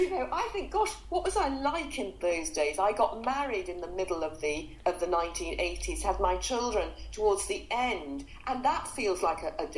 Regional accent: North West England, United Kingdom; I was brought up in Lancashire, which is it's moorland, it is rather Bronte-esque.

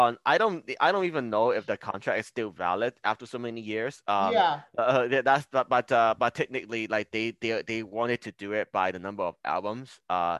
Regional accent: Hong Kong; I'm originally from Hong Kong.

